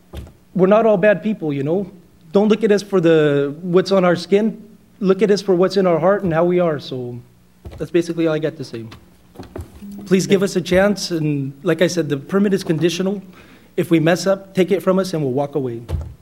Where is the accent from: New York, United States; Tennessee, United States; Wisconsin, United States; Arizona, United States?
Arizona, United States; Mesa; now in France; I'm from Mesa, Arizona.